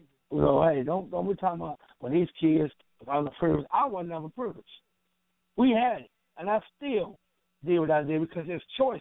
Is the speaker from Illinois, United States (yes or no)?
yes; Chicago, Illinois, United States; Well, I grew up in Chicago in one of the Rufus projects in the world, and I was in the project.